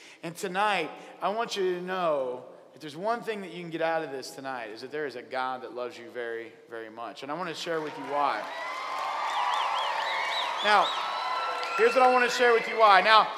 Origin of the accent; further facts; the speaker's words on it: Oklahoma, United States; also born or lived in White Deer, Texas; I grew up in Oklahoma, and when I grew up in Oklahoma, I grew up in southwest Oklahoma, and then a couple years I was out in the panhandle of Texas, a little town called White Deer, Texas.